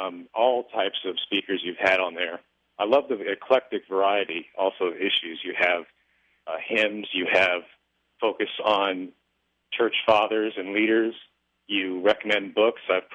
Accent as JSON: {"language": "English", "town": "Marathon", "region": "Florida", "country": "United States", "said": "I'm from the Florida Keys, Marathon, Florida."}